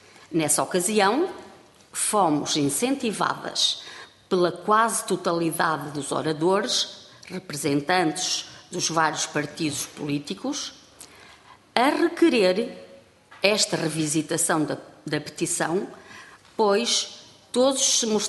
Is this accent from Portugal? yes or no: yes; Celorico de Basto, Norte, Portugal; nós de Solico de Basto, lá do Ponto Norte.